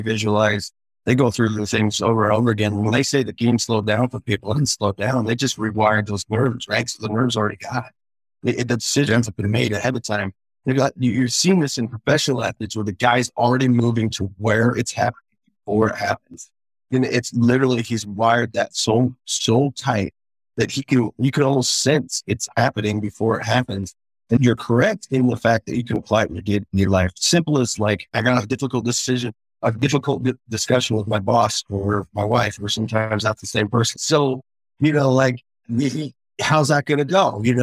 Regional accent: Pacific Northwest, United States; And I'm from the Northwest.

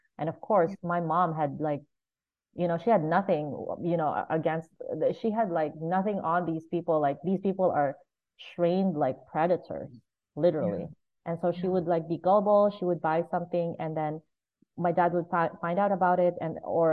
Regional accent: Philippines; So I grew up in the Philippines

